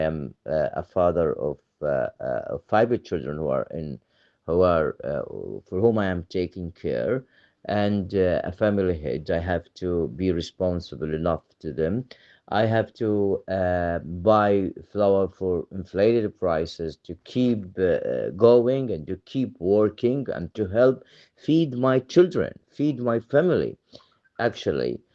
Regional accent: Maghazi, Gaza Strip, Palestine; English is a second language; when there was an invasion into my hometown of Maghazi in central Gaza Strip.

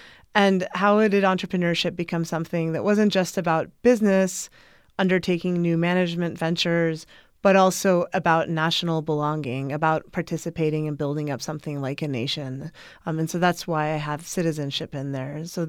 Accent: California, United States; because coming from growing up in California, you just hear entrepreneurship used as a positive word all the time.

